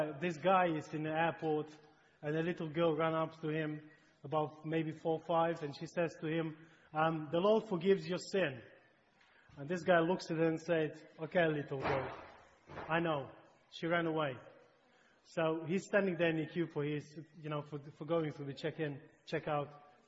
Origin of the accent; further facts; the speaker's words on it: Ukraine; English is a second language; That's what it means. I'm from Ukraine, and if you say Slava Gospodu, it means praise to God.